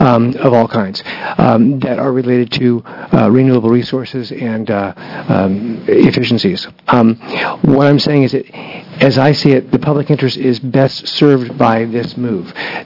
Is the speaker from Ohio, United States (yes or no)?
no; Hood River, Oregon, United States; I'm from Hood River.